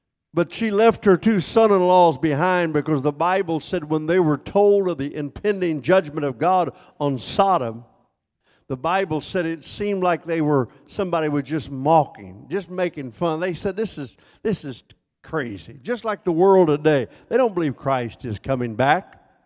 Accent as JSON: {"language": "English", "town": "Mattoon", "region": "Illinois", "country": "United States", "tie": "born there", "said": "I was born in Mattoon, Illinois"}